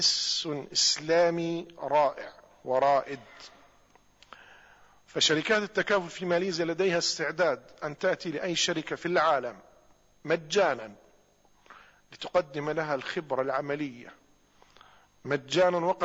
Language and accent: Arabic; Jordan; هيئة التأمين كما عندنا في الأردن أو البنك المركزي